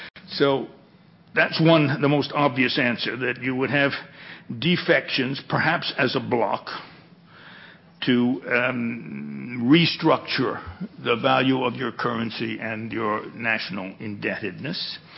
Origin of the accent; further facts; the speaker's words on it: United States; Another thing that's very interesting to me as an American is the discussion